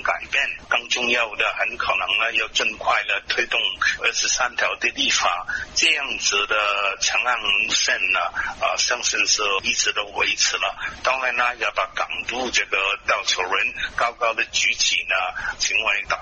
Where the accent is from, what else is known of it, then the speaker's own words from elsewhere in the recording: Hong Kong; 我们香港人